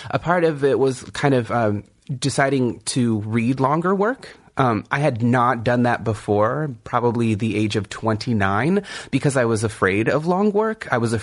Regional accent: California, United States; I'm from the Kumeyaay Nation in Southern California, and one of the cornerstones of our traditional music are these things called the bird songs

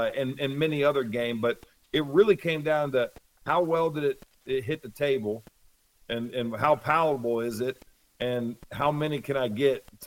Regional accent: Ohio, United States; moved away; which was not wasn't something that we could pursue growing up in Ohio.

